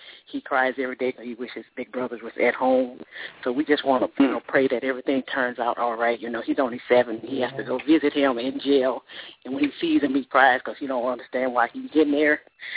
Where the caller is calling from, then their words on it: St. Louis, Missouri, United States; Listen, I'm calling from St. Louis, Missouri.